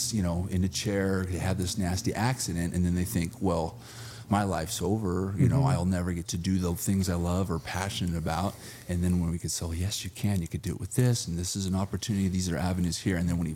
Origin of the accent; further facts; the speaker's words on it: Provo, Utah, United States; also born or lived in Circleville; I grew up in Provo, but all my family lives in like Circleville, so way down south.